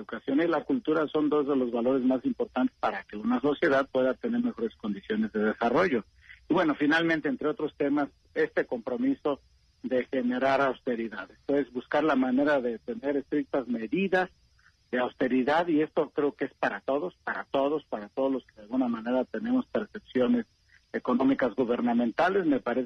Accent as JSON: {"language": "Spanish", "country": "Mexico", "said": "Nosotros como mexicanos"}